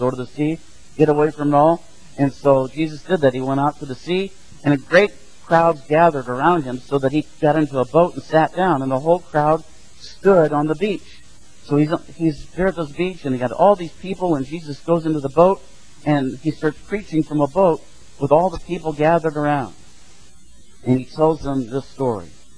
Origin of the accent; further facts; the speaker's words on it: Springfield, Illinois, United States; now in Ahwatukee, United States; I grew up in Springfield, Illinois, a town of about 100,000, so a medium-sized city, thank you very much.